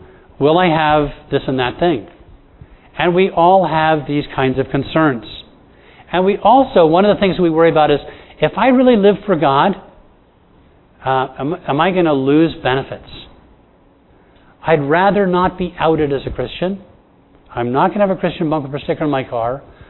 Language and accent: English; Bahamas; And I'm from the Bahamas. I really wanted to take it.